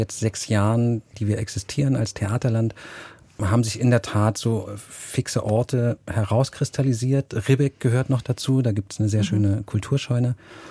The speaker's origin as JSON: {"language": "German", "region": "Berlin", "country": "Germany", "tie": "born or raised there", "said": "So wie ich als Berliner nie aus der Stadt rausgekommen. Also ich sage immer, ich lebe in Berlin und arbeite in Brandenburg."}